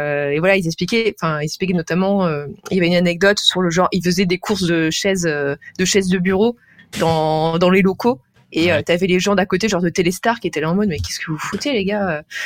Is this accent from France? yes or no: yes; Reims, Grand Est, France; Et moi j'ai grandi à Reims et certes il y avait des magasins de jeux vidéo